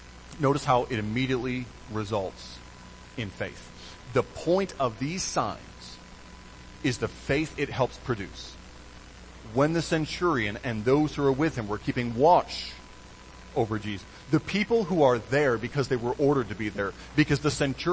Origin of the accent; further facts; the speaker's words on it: Michigan, United States; I was a child growing up in Michigan, we had a special project where we would raise monarch butterflies.